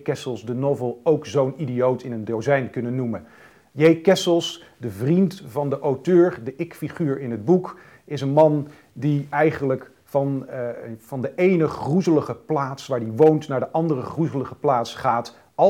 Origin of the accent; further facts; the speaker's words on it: Zaltbommel, Gelderland, Netherlands; hij was de jongen die kwam uit hetzelfde plaatsje als waar ik vandaan kwam, Zaltbommel. Plaatsje aan de Waal